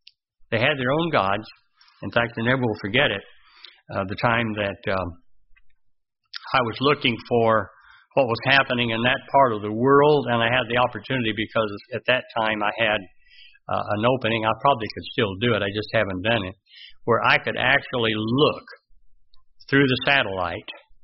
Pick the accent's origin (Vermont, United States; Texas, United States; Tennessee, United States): Texas, United States; since I'm a Texan from Texas, it really made an impression in my mind